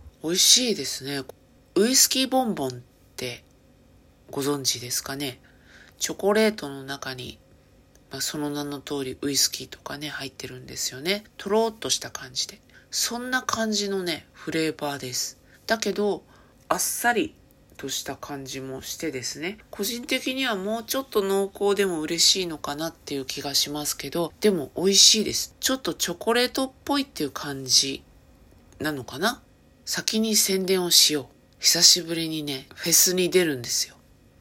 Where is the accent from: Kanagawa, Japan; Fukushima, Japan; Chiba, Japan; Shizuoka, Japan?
Chiba, Japan; 私千葉県民ですからね、馴染みがあんまりないんですよ。